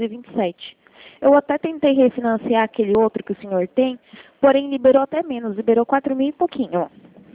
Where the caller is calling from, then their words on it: Bragança Paulista, São Paulo, Brazil; sou daqui de Bragança Paulista.